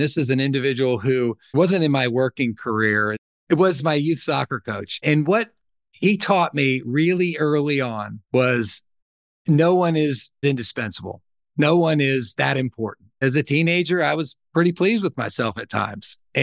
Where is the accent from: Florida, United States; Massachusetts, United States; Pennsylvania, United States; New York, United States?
Florida, United States; I grew up on the Gulf Coast of Florida, so I used to love the saltwater fish, and now I live close to the mountains of North Carolina